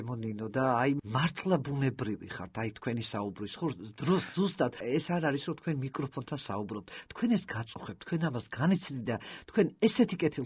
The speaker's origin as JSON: {"language": "Georgian", "region": "Tbilisi", "country": "Georgia", "tie": "born or raised there", "said": "მე თბილისელი ვარ თვითონ, დავიბადე სოლაკში და გავიზარდე."}